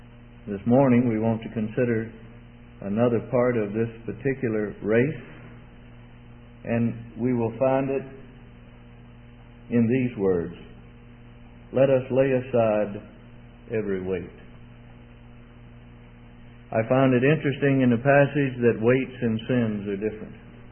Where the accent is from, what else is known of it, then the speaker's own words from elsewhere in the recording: Mississippi, United States; I very rarely say Canada, Mississippi. That's my root, you see. That's my country. That's where I run barefoot in the fields as a boy.